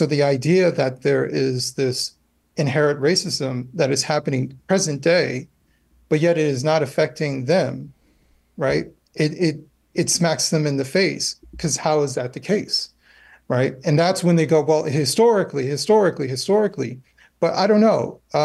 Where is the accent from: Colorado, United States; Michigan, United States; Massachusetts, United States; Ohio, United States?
Michigan, United States; Detroit; born there; also born or lived in New Jersey; We moved a lot. I was born in Detroit, but I've lived in four states before the age of 18. But I tell people from New Jersey. I've lived in Jersey for 20 plus years.